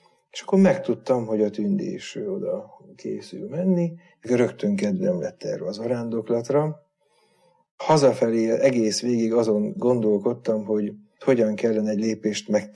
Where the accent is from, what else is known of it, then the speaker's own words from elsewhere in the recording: Vác, Pest, Hungary; Vácon a Kőkapu általános iskolába jártam.